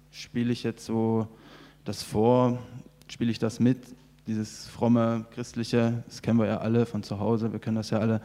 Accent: Torgau, Saxony, Germany; Ja, ich bin aufgewachsen in Torgau, das ist bei Leipzig in Sachsen. Und auf dem Bauernhof mit 3 Brüdern.

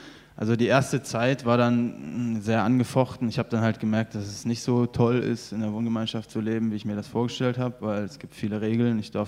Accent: Torgau, Saxony, Germany; Ja, ich bin aufgewachsen in Torgau, das ist bei Leipzig in Sachsen. Und auf dem Bauernhof mit 3 Brüdern.

